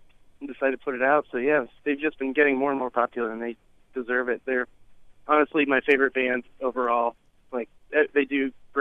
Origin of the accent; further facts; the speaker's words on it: Parkersburg, West Virginia, United States; I grew up in Parkersburg, and there's a pretty good music scene there, but I didn't really get involved with it until I moved to Morgantown and went to college.